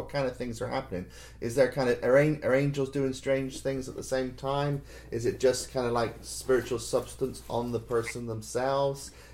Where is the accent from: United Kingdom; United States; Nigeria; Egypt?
United Kingdom; We're nice to do that as British people. We put ourselves down.